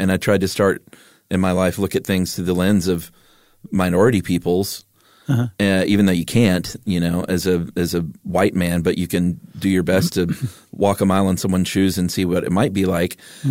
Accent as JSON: {"language": "English", "town": "Stone Mountain", "region": "Georgia", "country": "United States", "tie": "born or raised there", "said": "because I grew up in Stone Mountain, Georgia."}